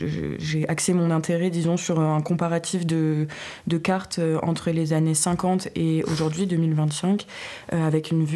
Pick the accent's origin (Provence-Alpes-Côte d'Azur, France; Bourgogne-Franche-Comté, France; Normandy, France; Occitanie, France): Provence-Alpes-Côte d'Azur, France; Marseille; Moi, j'ai pas l'habitude, je viens de Marseille.